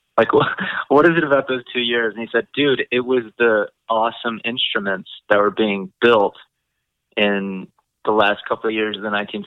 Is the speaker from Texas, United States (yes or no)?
yes; Houston, Texas, United States; Grew up in Houston, you know, went to college and graduated and moved up here to be with my girl.